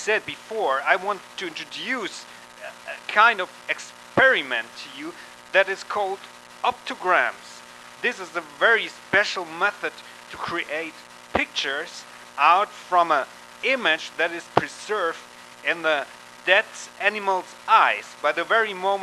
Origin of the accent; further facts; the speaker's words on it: Germany; I am a scientist from Germany.